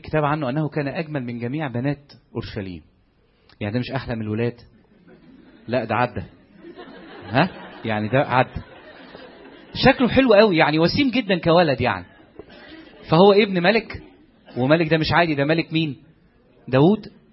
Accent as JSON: {"language": "Arabic", "country": "Egypt", "said": "ده احنا كمصريين ما عندناش قيمه للوقت الحقيقه،"}